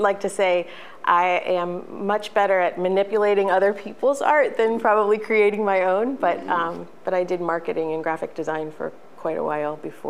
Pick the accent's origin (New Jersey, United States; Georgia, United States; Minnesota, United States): New Jersey, United States; also born or lived in Brooklyn, United States; now in Gettysburg, United States; I was born in Brooklyn, New York. I lived there till I was 3 years old and grew up mostly in New Jersey. And then I've lived many places.